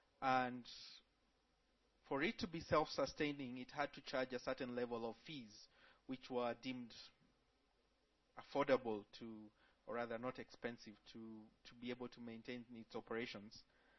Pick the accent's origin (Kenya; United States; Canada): Kenya; Coming from, I come from Kenya, and here in Nairobi, the private sector is more aggressive than the government.